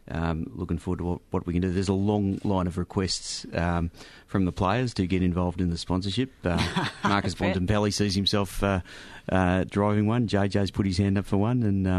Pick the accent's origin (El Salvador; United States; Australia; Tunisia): Australia; West Footscray, Victoria; I grew up in West Footscray